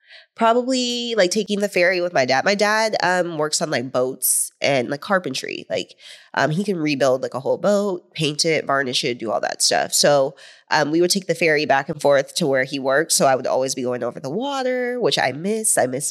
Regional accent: Seattle, Washington, United States; I am from Seattle, Washington.

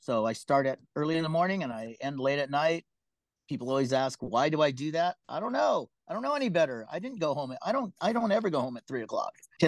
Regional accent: Philippines; I'm Filipino, right? I broke the mold.

